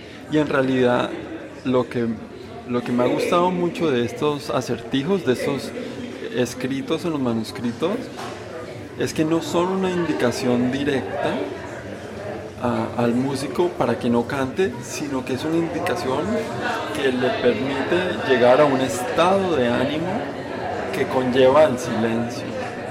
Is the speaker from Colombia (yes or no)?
yes; Bucaramanga, Santander, Colombia; born there; Bucaramanga